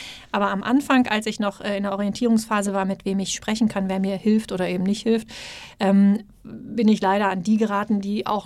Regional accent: Hesse, Germany; Die kann ich als Hessin natürlich meinem Kind weniger beibringen.

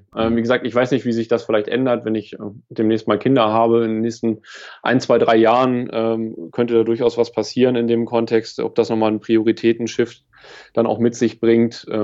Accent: Lower Saxony, Germany; Ja, Niedersachsen ist meine Heimat. Ja. Ich komme vom Dorf hier und bin da auch glücklich, dass das so hier meine Heimat ist insgesamt.

